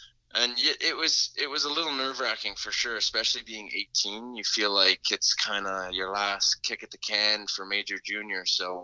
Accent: New Liskeard, Ontario, Canada; from growing up in New Lisker too, all my buddies and us, we always used to wrestle, and we kind of grew up like that.

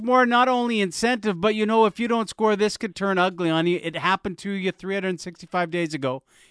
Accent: Vancouver, British Columbia, Canada; You're from Toronto now. Right. We're from Vancouver.

